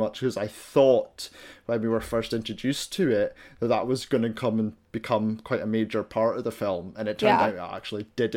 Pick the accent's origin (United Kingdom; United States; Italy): United Kingdom; Scotland; accent: Scottish; you know, I'm Scottish, so I'm used to people, you know, not understanding my own accent.